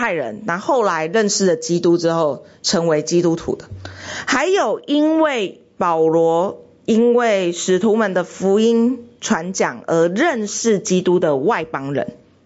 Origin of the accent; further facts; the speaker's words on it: Taiwan; 我们台湾人可能就是会分给亲朋好友嘛